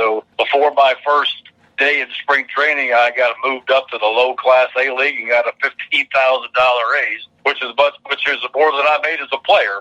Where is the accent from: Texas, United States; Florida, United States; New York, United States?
Florida, United States; Miami; and I grew up in Miami, so I was fortunate enough to meet Chick